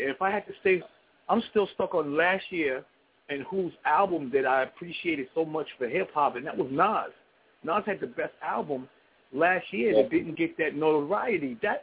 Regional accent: Queens, New York, United States; I even got a dude from my hometown, what's his name, big dude, with the big beard, he's from Queens

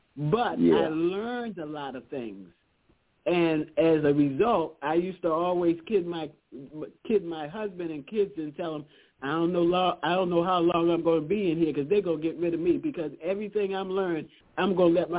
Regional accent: Baltimore, Maryland, United States; Even though I'm from Baltimore, Maryland, I had never been on the campus of Howard.

